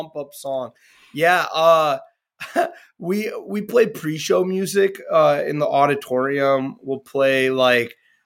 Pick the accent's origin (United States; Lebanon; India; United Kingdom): Lebanon; Amioun, North Governorate; I love going to the village, Amun, El Kura. That's where I'm from.